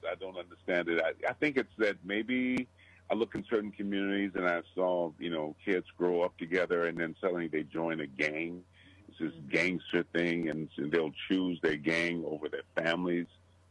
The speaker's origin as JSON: {"language": "English", "region": "Michigan", "country": "United States", "tie": "born or raised there", "said": "I was in my hometown, Michigan, and I went to places and I saw people watching."}